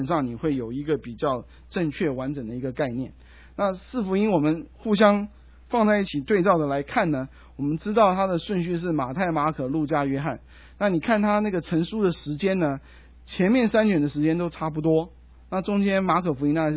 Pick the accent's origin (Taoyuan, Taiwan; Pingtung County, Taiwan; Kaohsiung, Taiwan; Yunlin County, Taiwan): Pingtung County, Taiwan; Pingtung; now in United States; 那个风在我的老家屏东叫落山风，那个很厉害的